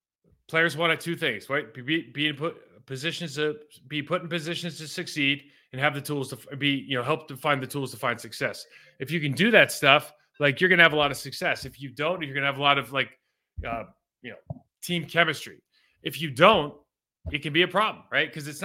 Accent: Lake Arrowhead, California, United States; Lake Arrowhead's awesome. I was part of the worst high school football program of any of my f

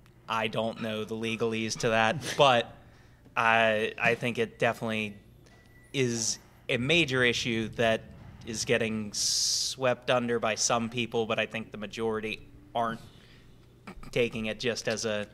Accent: Harrisburg, Pennsylvania, United States; now in Lancaster, United States; I'm from Harrisburg, PA, now live in Lancaster, PA.

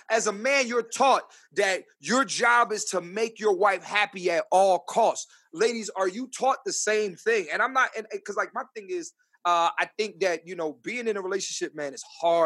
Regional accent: the North, United States; And that's being from up north.

